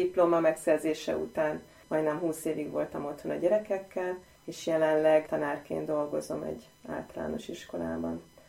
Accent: Zugló, Budapest, Hungary; Én tősgyökeres zuglóiként kerültem bele ebbe a házasságba. Mindig is pesti lányka voltam.

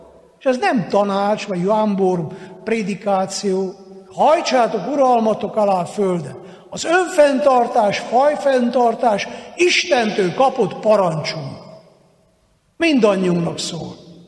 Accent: Crișcior, Hunedoara County, Romania; Dél-Erdélyből jövök, Körösbányán.

